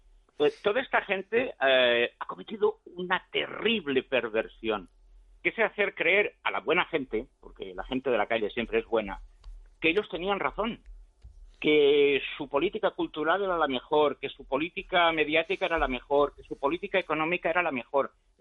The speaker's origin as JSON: {"language": "Spanish", "region": "Catalonia", "country": "Spain", "said": "soy catalán y vivo en Cataluña."}